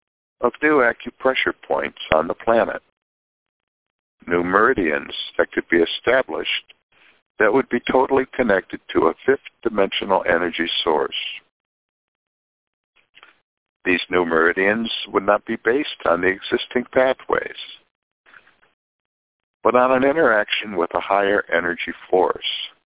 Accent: Ohio, United States; from Ohio.

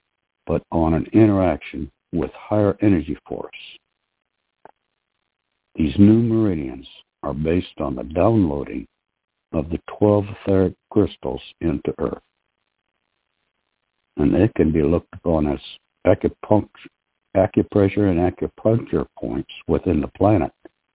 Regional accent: Oklahoma, United States; Good evening. … from Oklahoma.

